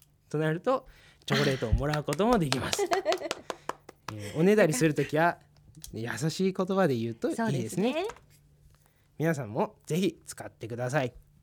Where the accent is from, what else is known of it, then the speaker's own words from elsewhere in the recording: Shizunai, Hokkaido, Japan; これは僕の地元静内、生まれ育った場所で。